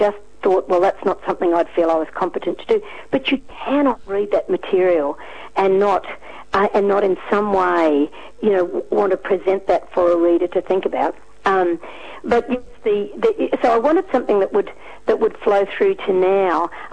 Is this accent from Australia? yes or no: yes; Australia; And I can say very proudly as an Australian that while our soldiers may have been court-martialed for cowardice or desertion